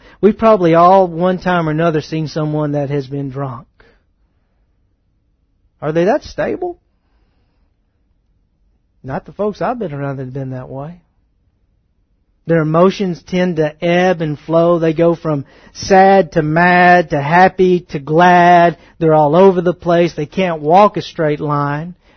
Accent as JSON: {"language": "English", "region": "Texas", "country": "United States", "said": "I'm from East Texas, so bear with me."}